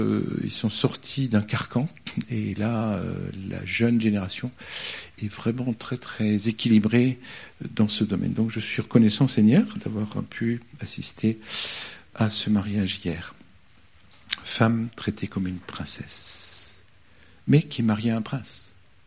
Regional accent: France; Et nous, en tant que Français, on est dans une histoire.

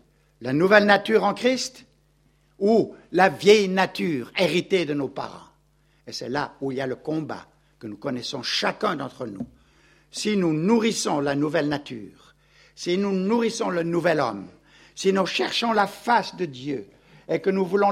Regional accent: Gabon; born there; je suis né moi-même au Gabon, en pleine brousse, dans l'hôpital de Dr. Albert Schweitzer

